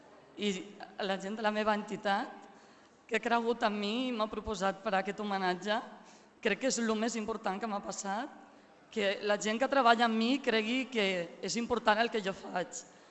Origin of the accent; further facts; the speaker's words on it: Tarragona, Catalonia, Spain; La veritat és que em sento molt orgullosa com a tarragonina, com a participant en el seguici